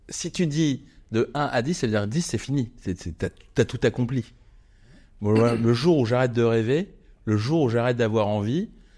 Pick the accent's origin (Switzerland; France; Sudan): France; Normandy; Je suis normand d'origine